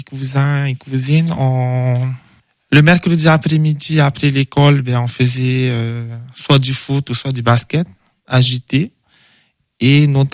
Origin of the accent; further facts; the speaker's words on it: Pirae, French Polynesia; Alors non, je suis né à Papeete, par contre j'ai grandi dans la commune de Pirae, qui est une commune voisine de Papeete.